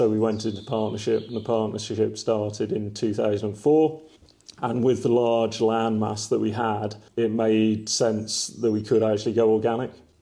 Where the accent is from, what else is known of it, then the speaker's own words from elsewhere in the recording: Exmoor, South West England, United Kingdom; I was brought up on Exmoor.